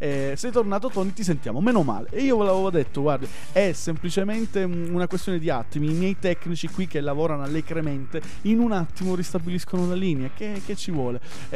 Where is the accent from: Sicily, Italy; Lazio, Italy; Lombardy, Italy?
Sicily, Italy; sono il primo oriundo, il primo siciliano che verrà adottato da una comunità ladina in Sud Tirol